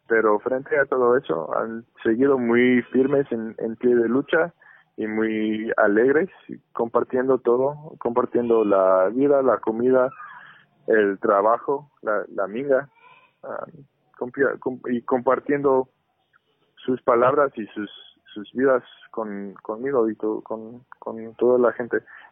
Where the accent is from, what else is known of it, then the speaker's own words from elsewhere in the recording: United States; Yo soy de Estados Unidos